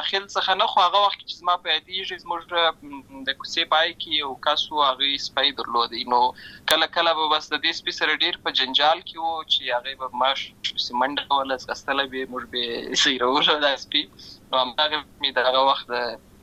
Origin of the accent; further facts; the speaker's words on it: Lashkar Gah, Helmand, Afghanistan; زه په هلمند ولایت لشکرګاه کې پیدا شوی یم اما د لوی سوی یم او عملته مې ښوونځی لسته ده